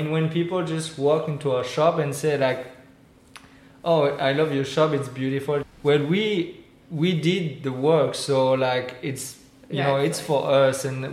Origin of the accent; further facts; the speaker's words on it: France; English is a second language; now in Woodstock, United States; I'm from France. I'm from the west side of France.